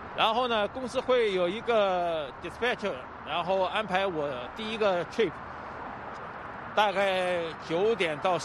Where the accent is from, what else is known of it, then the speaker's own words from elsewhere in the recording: China; now in United States; 所以说相对来说我们中国人学的也就更多了。